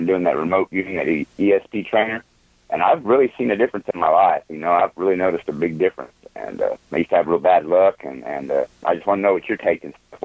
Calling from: Oklahoma, United States; from Oklahoma. I've been on before.

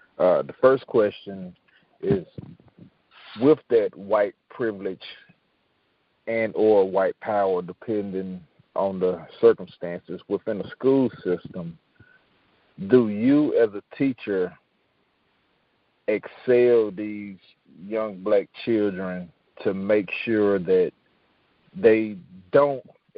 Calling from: Chattanooga, Tennessee, United States; I'm calling from Chattanooga.

